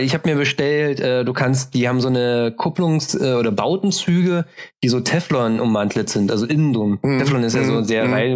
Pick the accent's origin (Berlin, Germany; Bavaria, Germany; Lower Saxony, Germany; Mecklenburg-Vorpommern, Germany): Berlin, Germany; Ich finde immer, also wir sind Berliner. Lass dir da keinen Scheiß erzählen. Wir sind Berliner.